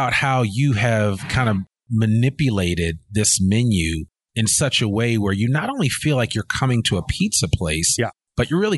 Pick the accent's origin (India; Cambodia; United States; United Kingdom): United States; Northeast; I grew up in the Northeast, so I knew what I was getting into when I moved to Boston